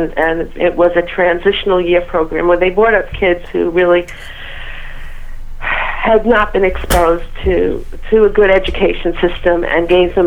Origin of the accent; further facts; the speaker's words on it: New York City, New York, United States; Well, I grew up in New York City, mm-hmm. and so I went to New York City public schools. I was born in the Bronx. I grew up in Queens